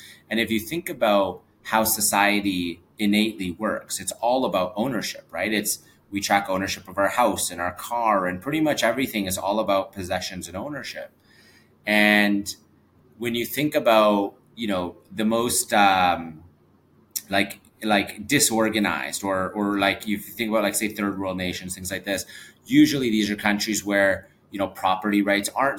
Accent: Vancouver, British Columbia, Canada; So I'm originally from Vancouver, and you know, in Vancouver we live right on the foot of a mountain.

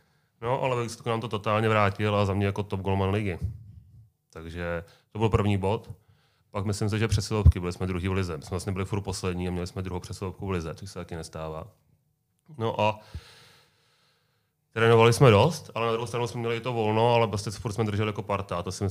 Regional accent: Plzeň, Plzeň Region, Czechia; Ne, my jsme z Plzně

